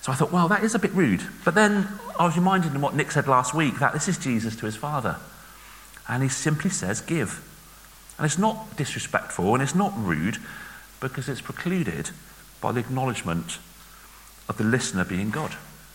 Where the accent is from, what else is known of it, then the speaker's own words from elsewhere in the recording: Bristol, South West England, United Kingdom; accent: Bristol; I'm from Bristol, and I speak Bristol.